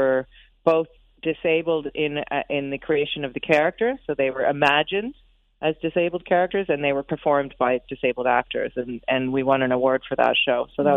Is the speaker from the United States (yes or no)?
no; Canada; also born or lived in United Kingdom; because I'd lived in the UK and I was from Canada.